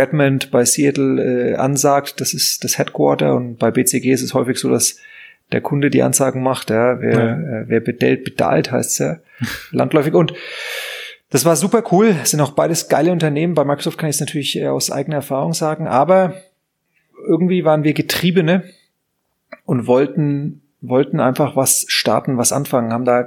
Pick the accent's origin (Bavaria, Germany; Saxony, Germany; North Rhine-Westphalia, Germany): Bavaria, Germany; ich mich jetzt hier von meinem Heimatdorf nach Fürth schlängeln musste. Ja. Und eigentlich ist der fränkische Ursprung noch größer.